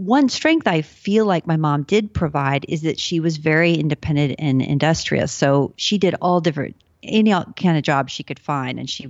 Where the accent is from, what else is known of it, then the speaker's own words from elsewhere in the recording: Texas, United States; So I grew up in Texas and, you know, my parents lived in the city, San Antonio, and they saved up to buy a farm and then build a house on the farm.